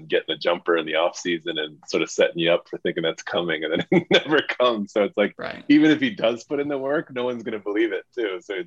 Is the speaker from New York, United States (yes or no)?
yes; New York, United States; I'm from New York.